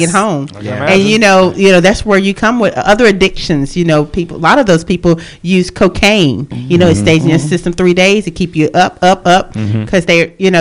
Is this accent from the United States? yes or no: yes; the South, United States; I'm from the South.